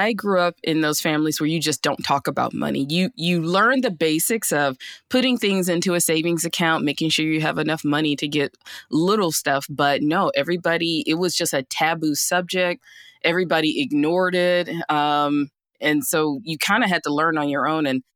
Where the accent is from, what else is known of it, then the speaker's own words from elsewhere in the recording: Alabama, United States; moved away as an adult; also born or lived in Georgia; You know, I grew up in Alabama, went to school in Georgia, and I wasn't really feeling San Diego because I was by myself.